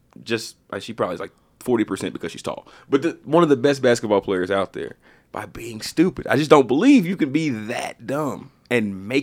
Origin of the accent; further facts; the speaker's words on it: Arkansas, United States; Just like close, because I'm from Arkansas.